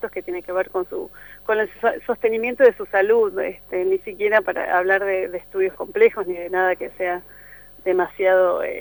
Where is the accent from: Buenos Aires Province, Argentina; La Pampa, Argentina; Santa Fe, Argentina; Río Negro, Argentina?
Río Negro, Argentina; Bariloche; yo soy de Bariloche